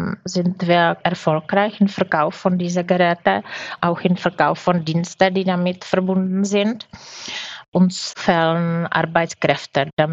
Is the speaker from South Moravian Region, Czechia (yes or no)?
yes; Brno, South Moravian Region, Czechia; Ich komme ursprünglich aus Brünn